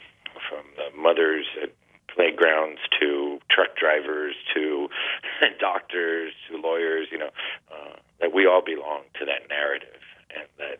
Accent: Miami, Florida, United States; Growing up in Miami, in a way, I grew up in a very undiverse community because diversity is relative, right? And so everybody in my community was Cuban, pretty much

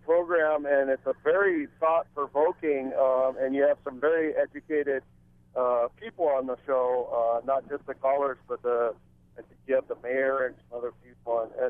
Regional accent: Kalapana, Hawaii, United States; I grew up down in Kalapana.

